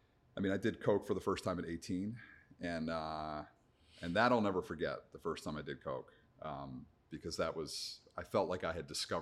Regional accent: Pennsylvania, United States; So I grew up outside of Philadelphia. I had a pretty normal upbringing.

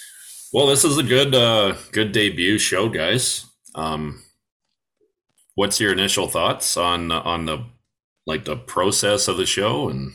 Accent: Canada; I'm wearing my Blue Jay hat because I'm Canadian.

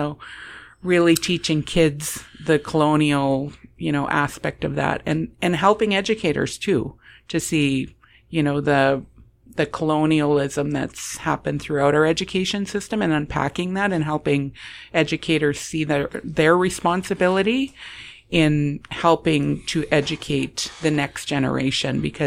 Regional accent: Manitoba, Canada; I grew up in the North End, you know, Byways and Woolworths and Oretzky's.

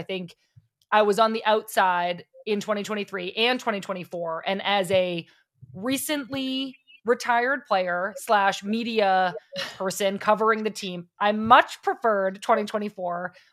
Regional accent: Hanson, Massachusetts, United States; she's from my hometown of Hanson, Massachusetts, which is a very small town.

